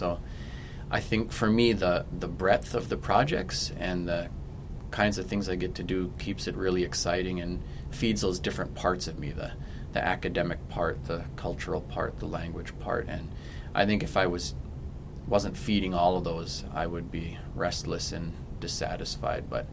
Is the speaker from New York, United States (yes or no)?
no; Leech Lake, Minnesota, United States; and I'm from Leech Lake.